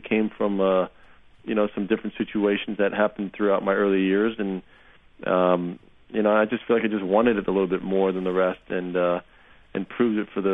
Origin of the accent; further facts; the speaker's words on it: United States; We're both 1 and 2 in the world, both being American.